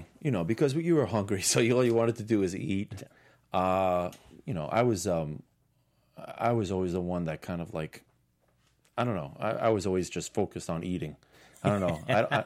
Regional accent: New York City, New York, United States; I grew up in New York City. I was working at a restaurant as a busboy when I was 12 years old.

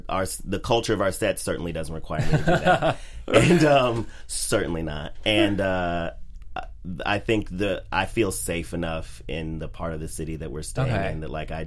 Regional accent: Chicago, Illinois, United States; I'm originally from Chicago.

